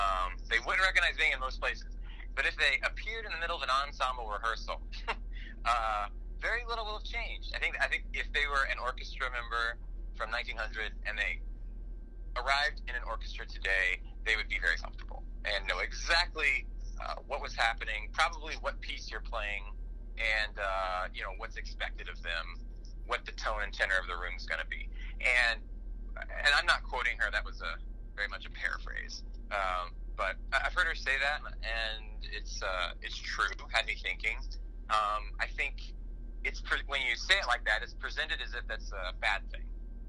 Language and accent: English; Georgia, United States; I'm from Georgia. Came up in the rich band state of Georgia. I went to the University of Georgia for my undergrad and taught high school band in Gwinnett County.